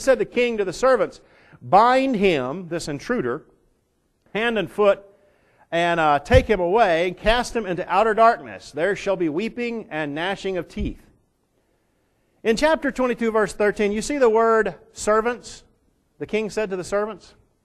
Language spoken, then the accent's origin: English; Minneapolis, Minnesota, United States; yeah, I'm from Minneapolis too, you know.